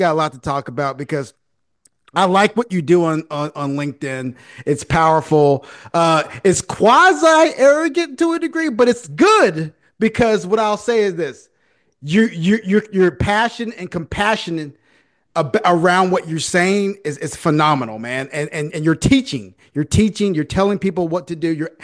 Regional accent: Texas, United States; I'm from the Dallas-Fort Worth area

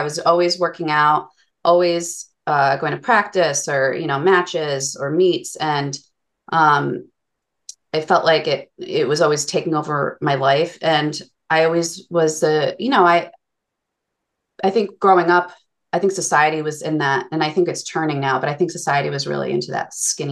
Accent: North Haven, Connecticut, United States; So I grew up in North Haven.

